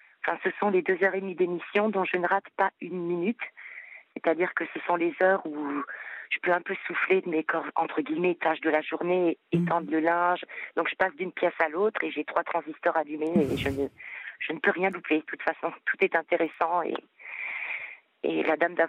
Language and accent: French; Pau, Nouvelle-Aquitaine, France; born there; Donc j'ai 48 ans. Je suis née à Pau.